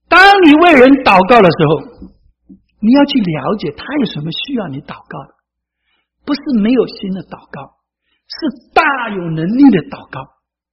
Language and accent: Chinese; China; 我们中国人相信的出发点呢，不是从教义，不是从神学，或者不是从逻辑的观点来信的，我们中国人信福音是最实在的